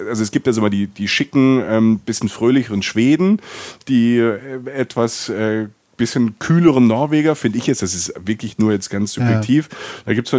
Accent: Rhineland-Palatinate, Germany; Ich komme aus der Pfalz

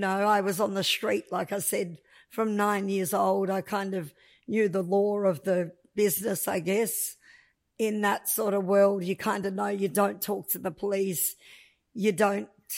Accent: Melbourne, Victoria, Australia; born there; So I was born in Melbourne. My parents lived in Broadmeadows, ironically, when I was born.

